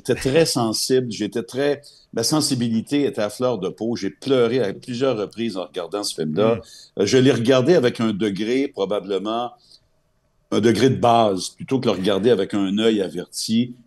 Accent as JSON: {"language": "French", "region": "Quebec", "country": "Canada"}